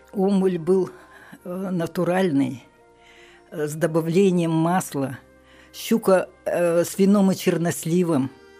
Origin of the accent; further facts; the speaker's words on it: Ust-Barguzin, Buryatia, Russia; Я родилась в Усть-Баргузине. Родители мои здесь.